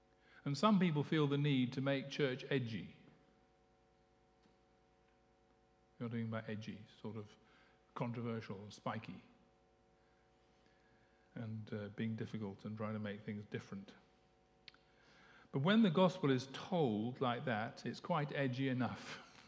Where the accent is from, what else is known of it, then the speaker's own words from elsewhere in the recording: United Kingdom; I grew up with freedoms in Britain, democracy, and freedom of speech